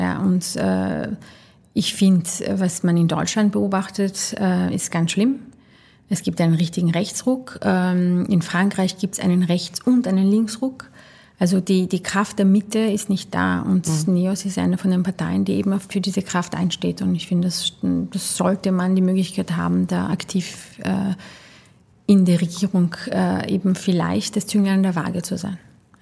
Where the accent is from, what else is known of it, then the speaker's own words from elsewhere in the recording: Austria; du kannst es als Österreicher nicht werden. Ja. Und ich möchte aber nicht meine Heimat aufgeben für meine Karriere.